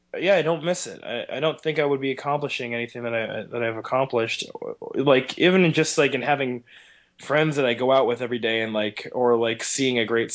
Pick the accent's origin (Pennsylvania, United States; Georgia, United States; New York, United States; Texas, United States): Pennsylvania, United States; Erie; I grew up in Erie, Pennsylvania. Majority of my life has been spent in Erie.